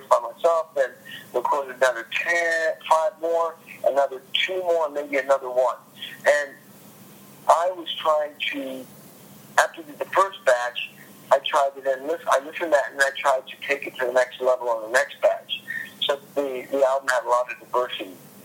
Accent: East Coast, United States; also born or lived in Midwest; I mean, I grew up on the East Coast. And then I was living in the Midwest for a long time, you know, playing

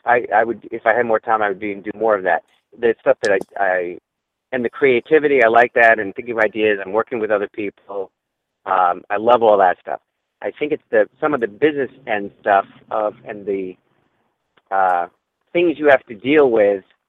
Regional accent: New York, United States; One, I want to shoot in New York, so that'll bring me back to my hometown and hopefully I can get people involved, friends from there involved in it, in that one.

